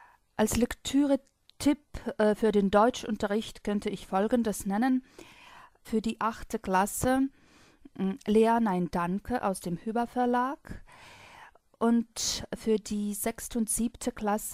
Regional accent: Voronezh, Voronezh Oblast, Russia; German is a second language; Ich komme aus Russland, aus der Stadt Voronezh. Ich bin 1976 in Voronezh geboren und hier habe ich mein ganzes Leben lang verbracht.

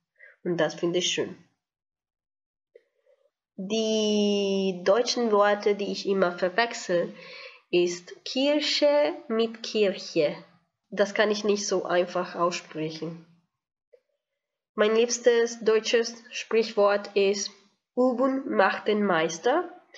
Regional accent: Bogotá, Bogotá D.C., Colombia; German is a second language; Ich komme aus Bogota, aus Kolumbien.

